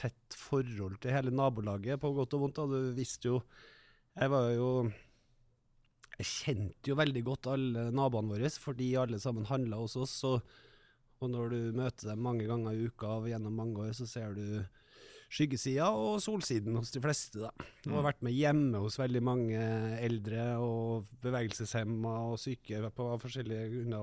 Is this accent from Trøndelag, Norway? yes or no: yes; Trondheim, Trøndelag, Norway; da hadde den flyttet fra Rosenborg og opp på Byåsen, så vi vokste opp på Byåsen på Havsten, der butikken lå I første, og så leiligheten som vi bodde I da, mor og far og Magnus og med I andre etasjen